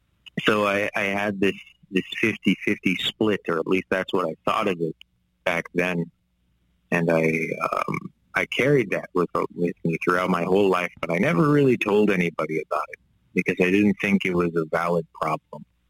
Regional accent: Saskatoon, Saskatchewan, Canada; born there; I was born in Saskatoon, Saskatchewan, and on my mother's side, she's Cree, she's Woodland Cree. And that's the indigenous side of me

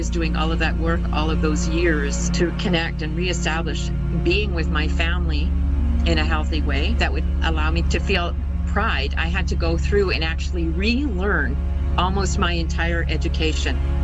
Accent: Alberta, Canada; I am Cree and Métis. I'm from Treaty 8 Territories, Northern Alberta, and my Métis side were from St. Albert and the Lac St. Anne settlements.

